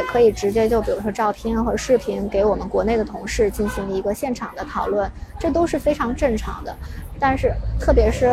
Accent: China; 因为看我是中国人

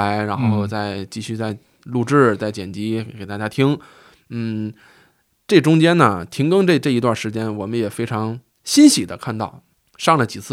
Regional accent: Tangshan, Hebei, China; 因为我本身我是唐山人，然后大鱼呢又是成都人，然后我没有经历，但是我的父辈经历了那个76年的地震，

